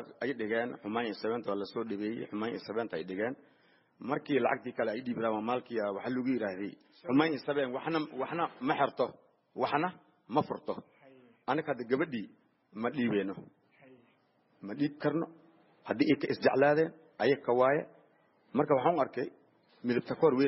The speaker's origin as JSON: {"language": "Somali", "town": "Mogadishu", "region": "Banaadir", "country": "Somalia", "tie": "born or raised there", "also_born_or_lived": "Lower Juba", "said": "Waxaan ku dhashay anigii Jubada Hoose, waxaan ku soo barbaaray Muqdisho."}